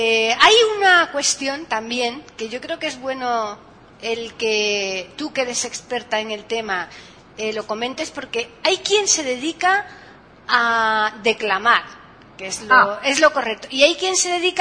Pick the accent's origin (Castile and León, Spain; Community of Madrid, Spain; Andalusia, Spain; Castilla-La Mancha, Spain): Andalusia, Spain; Seville; creo que estuvo viviendo en Sevilla, ¿no? En mi tierra.